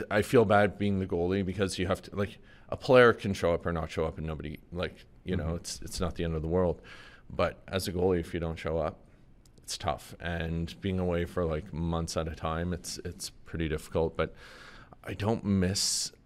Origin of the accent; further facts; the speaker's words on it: Sudbury, Ontario, Canada; I'm from Sudbury, but I lived in a small town outside of it for a while, and I think it was like Tyke or something.